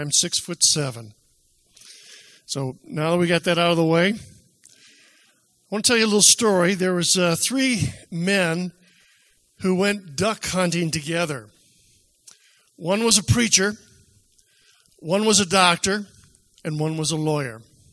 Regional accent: Lansing, Michigan, United States; I grew up in Lansing, Michigan

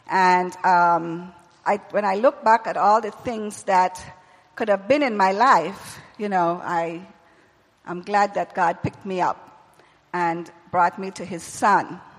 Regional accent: Belize; born there; also born or lived in America; 12 of those years, I worked in Belize as a missionary. And Belize is my birth country. I was born in Belize. I lived more years in America than I lived in Belize.

